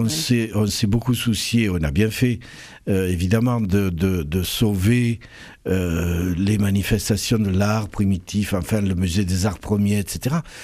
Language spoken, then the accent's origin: French; Carcassonne, Occitanie, France; Je suis originaire de Carcassonne, oui, j'ai passé toute mon enfance à Carcassonne.